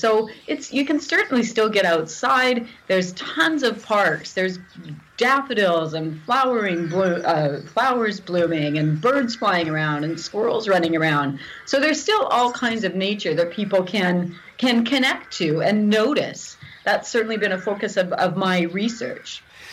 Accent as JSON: {"language": "English", "country": "Canada"}